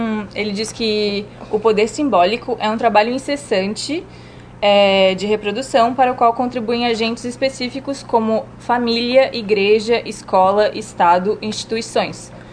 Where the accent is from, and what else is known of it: Brazil; born or raised there; also born or lived in Argentina